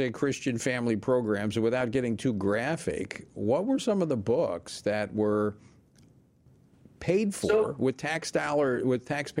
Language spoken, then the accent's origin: English; Louisiana, United States; a controversy has raged in St. Tammany Parish, that's in my home state of Louisiana